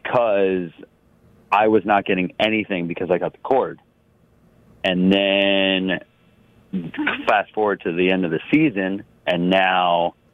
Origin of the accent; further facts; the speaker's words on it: Baltimore, Maryland, United States; When I drove up to Philly the other weekend, and I'm from Baltimore